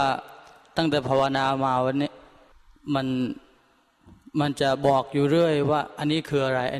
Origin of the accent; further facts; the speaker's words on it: Prachuap Khiri Khan, Thailand; ผมมาจากประจวบคีรีขันธ์ครับ